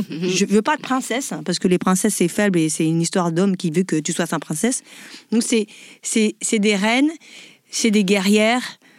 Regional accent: France; Moi, j'ai grandi en France

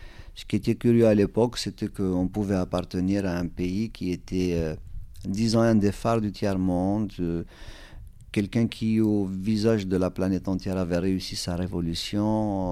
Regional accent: Kabylie, Algeria; first language Kabyle; French is a second language; D'abord, la Kabylie, c'est une région de l'Algérie. Donc, il se trouve que c'est ma région natale et que c'est une région qui a une personnalité particulière dans la mesure où la langue qui est parlée est différente de la langue officielle

